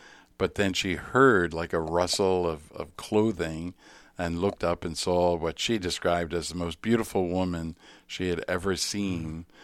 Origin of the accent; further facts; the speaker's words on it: Philadelphia, Pennsylvania, United States; I'm a Philadelphian. I was born here in Philly. I grew up, went to grade school in St. Martin of Tours up on the boulevard.